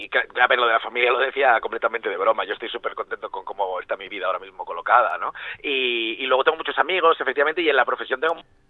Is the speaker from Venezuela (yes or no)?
no; Vigo, Galicia, Spain; moved away as an adult; now in Madrid, Spain; yo soy de Vigo, estuve allí los primeros 18 años de mi vida y ahora llevo otros 18 en Madrid. Así que Madrid, vamos, la considero mi casa.